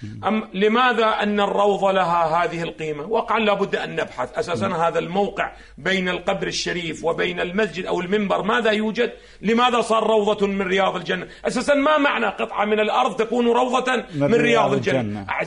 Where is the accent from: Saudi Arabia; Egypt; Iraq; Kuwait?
Iraq; أو بعض الأحداث اللي تقع الآن عندنا في العراق